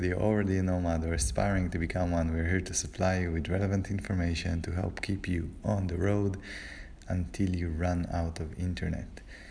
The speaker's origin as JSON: {"language": "English", "country": "Israel", "said": "it's pretty interesting to see that I have less of a life when I'm staying in my home country in Israel in comparison to where I'm traveling."}